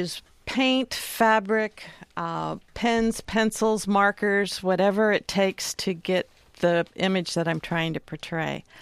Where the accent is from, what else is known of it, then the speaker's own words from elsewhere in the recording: San Diego, California, United States; also born or lived in Memphis; now in Astoria, United States; I came up from San Diego, of all places.